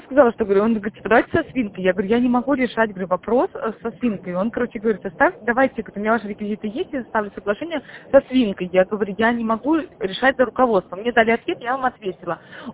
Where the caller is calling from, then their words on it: Moscow, Russia; Он же спрашивает, откуда вы звоните? Я говорю, из Москвы.